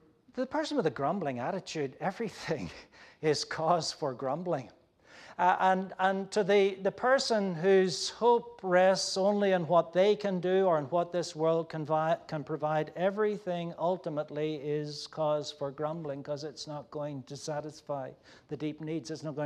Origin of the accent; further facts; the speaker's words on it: Ireland; I'm from Ireland. In Ireland, there are always potatoes on the table.